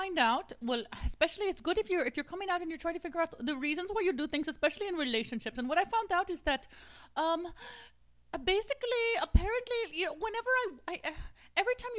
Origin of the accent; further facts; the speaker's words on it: Brazil; All my time growing up in Brazil, I had never heard of such a thing as a book club.